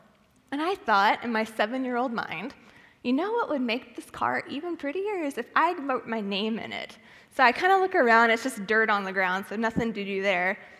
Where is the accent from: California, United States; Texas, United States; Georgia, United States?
Texas, United States; a little background on me, I grew up in West Texas, so very desert. My closest friend was a 20-minute tractor drive away.